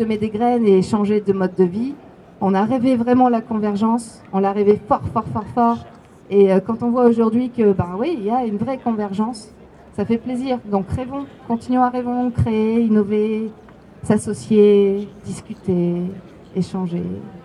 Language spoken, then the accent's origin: French; Provence-Alpes-Côte d'Azur, France; Je viens de la Côte d'Azur, hein, pour vous expliquer.